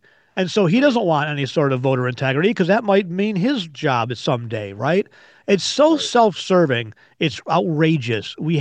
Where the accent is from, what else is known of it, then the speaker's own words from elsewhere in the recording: United States; And I, as an American, I'm over it.